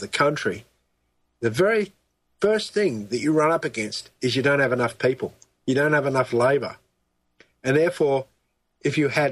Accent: Australia; Well, some people who don't know American Australian accents think we're from Britain.

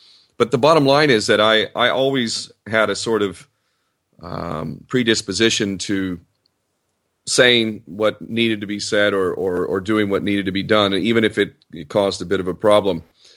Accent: United States; I was also born and raised in America and grew up to believe that my nation is the greatest in the world, freedom and democracy

